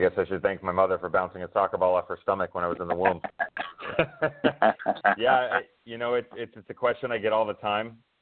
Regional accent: Nebraska, United States; also born or lived in Waxahachie, Texas; I'm born and raised in Nebraska, but we had about an 18-month stint where my parents, because of work, had jumped the border, gone down to Texas.

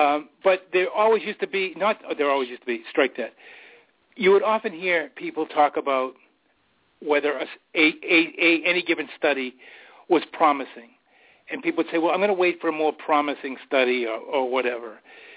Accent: United States; And all of the folks in the U.S., I just embarrassed as an American.

